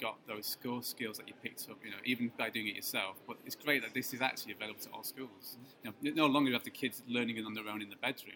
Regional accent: Manchester, North West England, United Kingdom; I'm from Manchester.

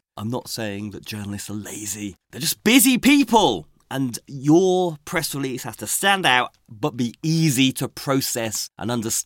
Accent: England, United Kingdom; I'm from the North.

